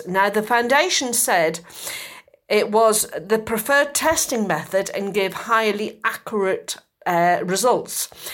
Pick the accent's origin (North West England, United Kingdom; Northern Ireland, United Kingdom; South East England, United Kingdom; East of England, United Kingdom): South East England, United Kingdom; Worthing; you're from West Sussex, as I say, I'm from Worthing.